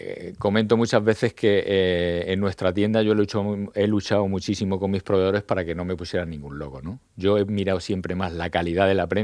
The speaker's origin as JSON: {"language": "Spanish", "town": "Yecla", "region": "Region of Murcia", "country": "Spain", "said": "Además, yo soy muy de Yecla, ¿eh?"}